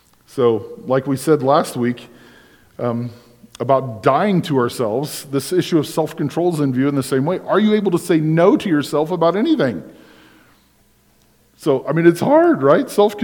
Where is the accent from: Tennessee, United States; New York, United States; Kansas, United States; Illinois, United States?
Kansas, United States; We're from Reno County. We know what state fair living's like.